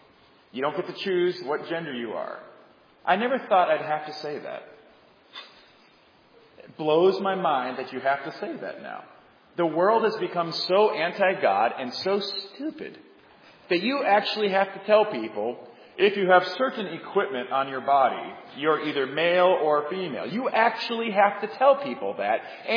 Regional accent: Puerto Rico; Well, I'm from Puerto Rico.

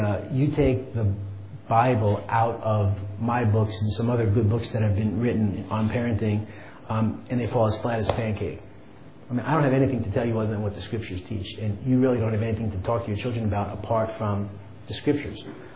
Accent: New York, United States; also born or lived in Kansas City; I said, well, I'm not from the south, I'm from New York. And I actually spent some time in the Midwest. I spent like 7 or 8 years in Kansas City and other places.

